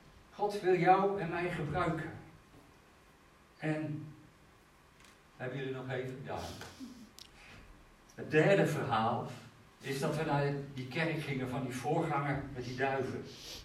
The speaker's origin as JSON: {"language": "Dutch", "country": "Netherlands", "said": "ik vind het soms wel erg dat wij als Nederlanders zover zijn dat, dat er die dingen gebeuren."}